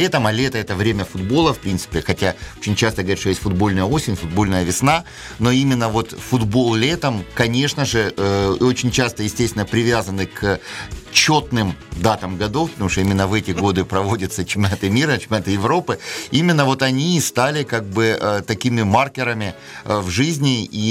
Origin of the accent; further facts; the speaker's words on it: Rostov-on-Don, Rostov Oblast, Russia; born there; Я родился в Ростове-на-Дону в рабочем городке, а это значит на расстоянии 50 метров от стадиона «Труд».